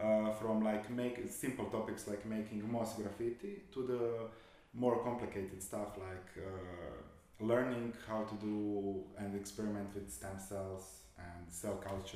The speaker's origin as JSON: {"language": "English", "town": "Dubrovnik", "region": "Dubrovnik-Neretva County", "country": "Croatia", "lives_now": "Zagreb, Croatia", "said": "I'm from Dubrovnik. I live in Zagreb."}